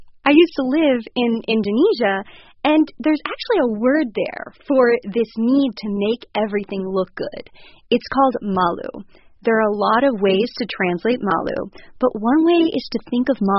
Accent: Los Angeles, California, United States; growing up, my mom would go to meetings of Alcoholics Anonymous, AA, in my hometown of Los Angeles.

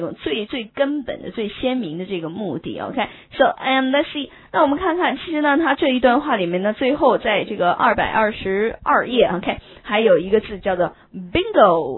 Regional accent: China; 这是跟我们中国人思维特别不一样的地方

